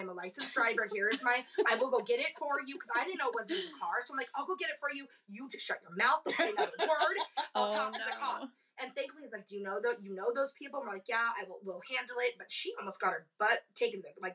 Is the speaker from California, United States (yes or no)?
yes; Cupertino, California, United States; We grew up in Cupertino, California, like, super nice